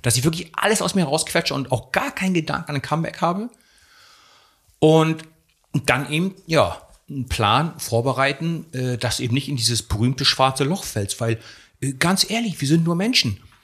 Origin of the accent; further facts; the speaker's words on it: Mecklenburg-Vorpommern, Germany; ich bin ursprünglich Mecklenburger.